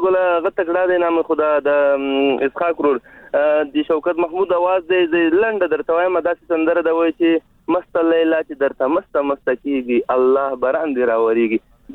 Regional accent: Khost, Afghanistan; زه د خوست یم خو ډیر وخت می په کوم فاجی ته ستوي دا ټل کې هلته پیدا شوی هم یم

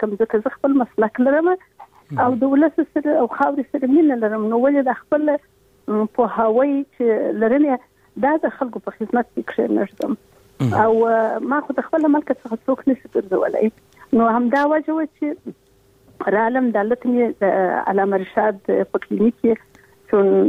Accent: Kandahar, Afghanistan; زه یو افغان یم او بیا د کندهار اوسیدونکی یم. په یو حساب چون وینه مې پښتنه ده

